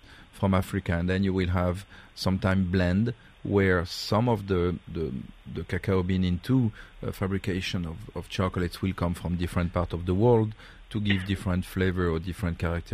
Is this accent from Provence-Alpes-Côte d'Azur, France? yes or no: yes; Provence-Alpes-Côte d'Azur, France; Actually, I come from Provence